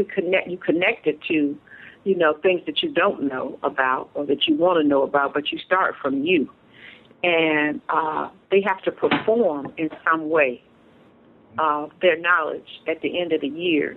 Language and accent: English; Cleveland, Ohio, United States; I am a native of Ohio. I'm from Cleveland, Ohio.